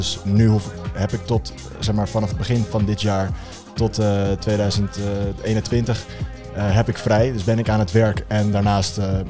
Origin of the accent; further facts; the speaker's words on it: Alkmaar, North Holland, Netherlands; now in Amsterdam, Netherlands; Ik ben 20 jaar. Ik woon nu anderhalf jaar ongeveer in Amsterdam. Ik kom oorspronkelijk uit Alkmaar. Ik heb daar op Sterk Dalton College gezeten.